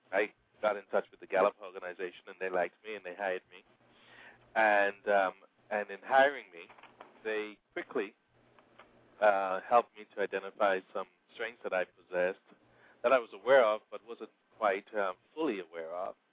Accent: Nassau, New Providence, Bahamas; born there; But I was born in Nassau, Bahamas.

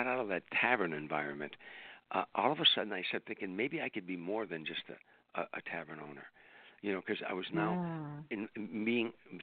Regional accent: Harvey, Illinois, United States; See, where I grew up in Harvey, and I grew up, as you know, I grew up in a predominantly black area because we were so poor.

